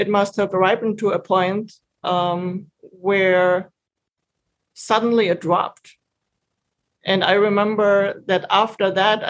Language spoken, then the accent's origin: English; Germany; I grew up in Germany